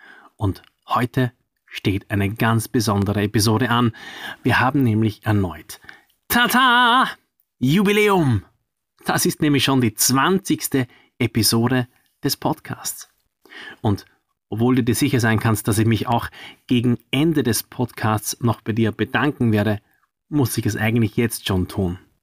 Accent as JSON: {"language": "German", "region": "Vienna", "country": "Austria", "tie": "born or raised there", "said": "Mehr Prestige für einen Club gab es damals in meinem Heimatort Wien nicht."}